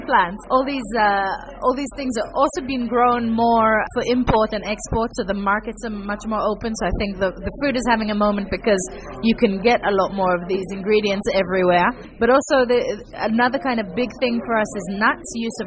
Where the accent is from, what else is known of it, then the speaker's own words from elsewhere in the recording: Israel; moved away as an adult; now in London, United Kingdom; We moved here 11 years ago from Israel after being chefs for a while, and we wanted to try and see the world a bit and cook in different places.